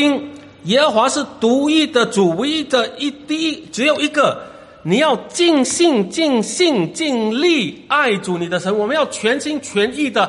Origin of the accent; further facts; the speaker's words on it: Singapore; 我们新加坡人很喜欢就是祖父祖母来看，